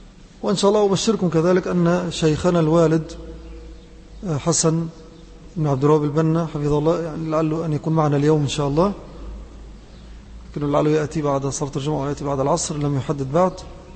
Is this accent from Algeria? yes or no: no; Egypt; الحضور إلى بلدنا مصر هنا